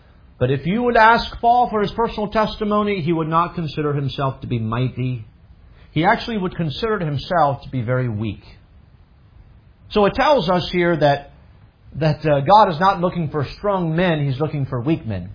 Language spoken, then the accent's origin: English; France; now in United States; I know we live in the United States of America, but I grew up in France.